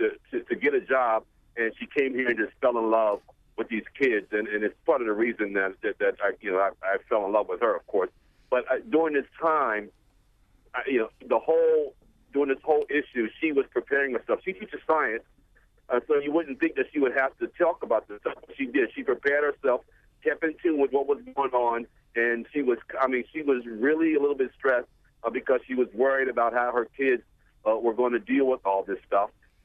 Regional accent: United States; I'm African American. I grew up in the inner cities, not in Baltimore, but in another state.

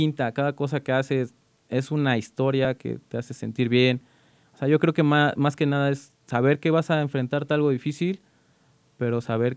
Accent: Mexico; me gusta como cosas que ya salen un poquito de lo que yo soy como mexicano

